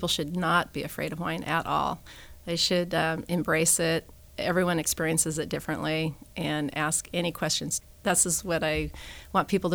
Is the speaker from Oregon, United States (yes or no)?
yes; Eugene, Oregon, United States; I grew up in a family that didn't drink wine at all. I grew up in Eugene, Oregon, and never would have imagined being in this industry.